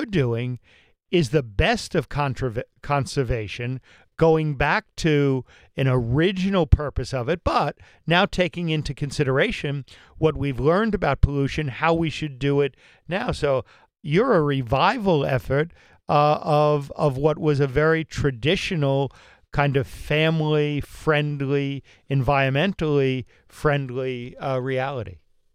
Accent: Bronx, New York, United States; born there; So, I mean, I was born in the Bronx, so for the sake of our listeners throughout the country, it's really the Bronx stream.

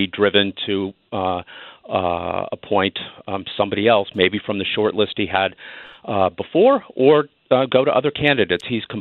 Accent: Southwest, United States; I was teaching very happily there. I grew up in the Southwest.

